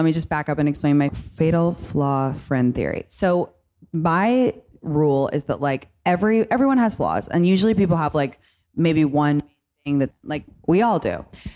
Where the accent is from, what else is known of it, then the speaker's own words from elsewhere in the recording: London, United Kingdom; I grew up in London, and then I had college in America